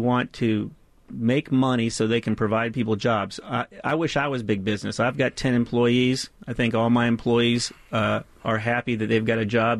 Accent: Springfield, Virginia, United States; from the time that I grew up in 1970 in Springfield, where we were the edge of civilization

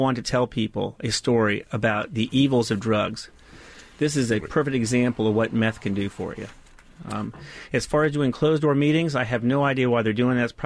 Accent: Springfield, Virginia, United States; from the time that I grew up in 1970 in Springfield, where we were the edge of civilization

